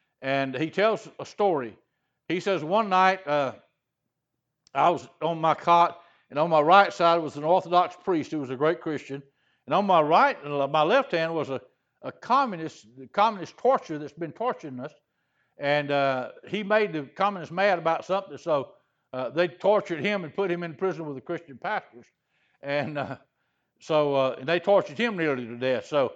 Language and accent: English; Louisiana, United States; also born or lived in Texas; after a few years, God moved me back to my home state of Louisiana. And I'd been gone probably 7, 8, 9 years from Texas.